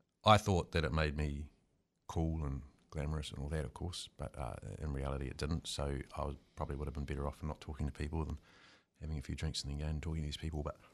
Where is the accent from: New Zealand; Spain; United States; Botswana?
New Zealand; Wellington; I was raised in Wellington, New Zealand, and my upbringing was basically lower middle class, and I had a pretty good childhood.